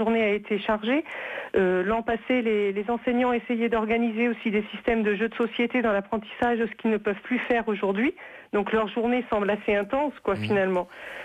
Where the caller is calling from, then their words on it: Angers, Pays de la Loire, France; Je suis près de Angers, oui.